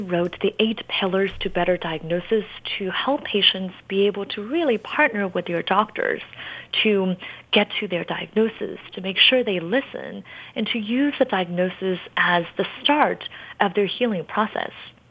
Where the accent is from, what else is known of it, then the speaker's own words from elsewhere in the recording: China; I grew up in China